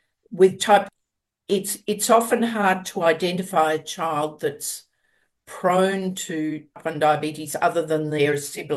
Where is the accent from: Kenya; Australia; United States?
Australia; We know, I'm Australian.